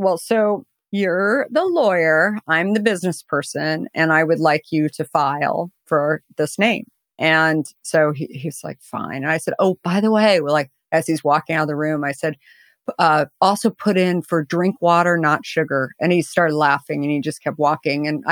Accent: Arizona, United States; I grew up in Arizona.

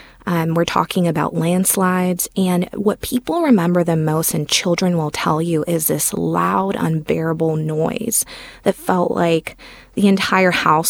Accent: Puerto Rico; now in United States; So all of my family and my husband's family is still in Puerto Rico, and I'm from Puerto Rico.

